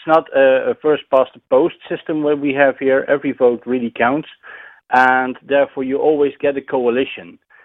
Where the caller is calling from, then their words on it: Netherlands; English is a second language; I'm calling from the Netherlands.